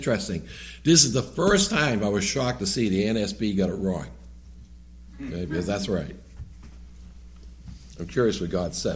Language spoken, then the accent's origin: English; New England, United States; I can never pronounce this right, I'm from New England